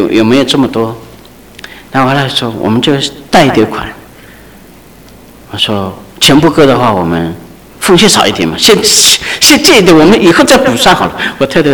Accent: China; 但我想我们中国人都有很好的这个财政的预算，不至于如此。

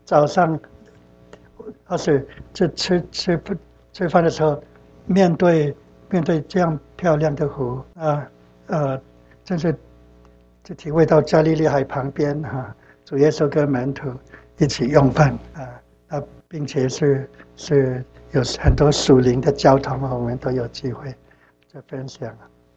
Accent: Philippines; moved away as an adult; now in Dallas, United States; 1983年来，我们从菲律宾来 Dallas。

